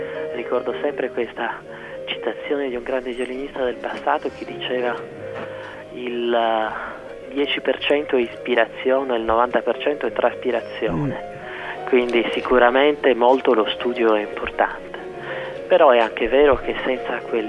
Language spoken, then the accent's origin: Italian; Sardinia, Italy; also born or lived in Paris, France / Rome; Io vengo dalla Sardegna, per cui è un modo di fare che è molto simile al nostro.